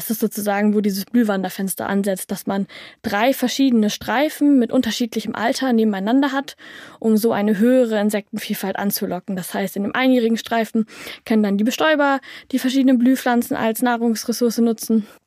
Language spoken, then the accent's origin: German; Berlin, Germany; ich komme ja aus Berlin